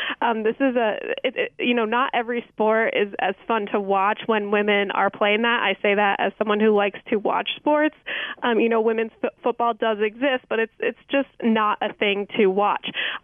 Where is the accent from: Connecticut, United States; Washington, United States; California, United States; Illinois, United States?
Connecticut, United States; I grew up in Connecticut in the same town as Christine Lilly